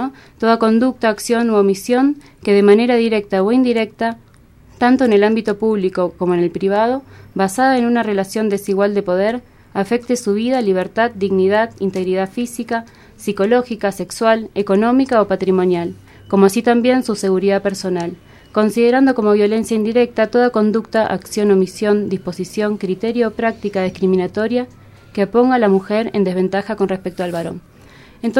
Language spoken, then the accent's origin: Spanish; Rosario, Santa Fe, Argentina; por lo menos en la ciudad de Rosario, que es de donde vengo yo